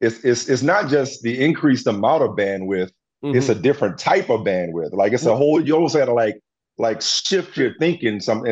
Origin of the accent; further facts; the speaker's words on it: New York, United States; But you know, as a New Yorker, and this just allows you to expand your repertoire when it comes to your fashion taste.